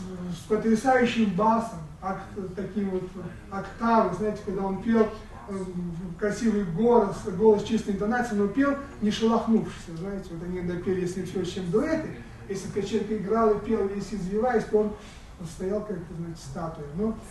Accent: Bishkek, Kyrgyzstan; поскольку я родился и вырос во Фрунзе

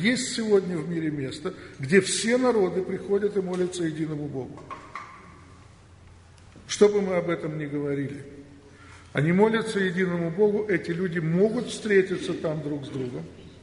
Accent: Ukraine; born there; also born or lived in Moscow; Родился я на Украине, прожил большую часть жизни в Москве.

